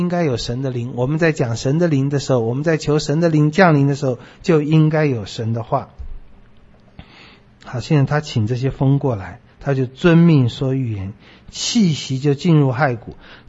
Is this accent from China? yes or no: yes; China; 用我们中国人话，这是鬼啊，我们不相信有鬼啊